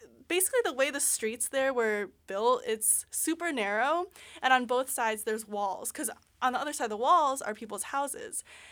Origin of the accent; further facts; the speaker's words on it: China; But my mom drove in China a lot because we're from China, so at least she had some practice.